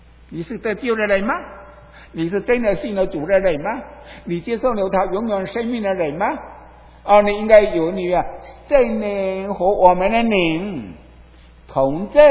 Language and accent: Chinese; Fuzhou, Fujian, China; 我不知道我的口音清楚不清楚，你原谅我，我是福州人，我过于讲的不清楚，你我就讲福州话，我更讲不来，